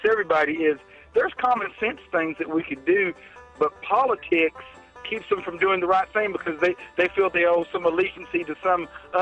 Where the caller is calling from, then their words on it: Antioch, Tennessee, United States; Well, actually, I am in Antioch, Tennessee.